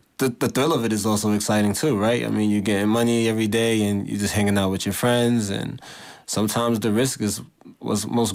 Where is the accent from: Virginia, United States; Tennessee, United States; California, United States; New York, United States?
New York, United States; New York City; Yeah, I grew up in New York City, in between the Bronx and Harlem.